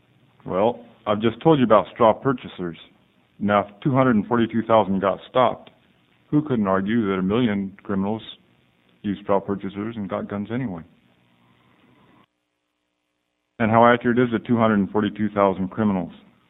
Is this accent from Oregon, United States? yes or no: yes; Gresham, Oregon, United States; I'm from Gresham, Oregon.